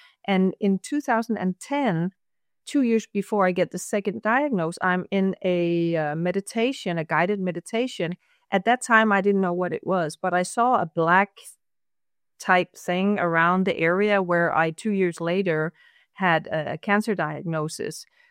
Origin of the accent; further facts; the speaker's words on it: Copenhagen, Capital Region of Denmark, Denmark; English is a second language; Yeah, I am living in Denmark. I am born and live in Denmark, and I grew up in Copenhagen.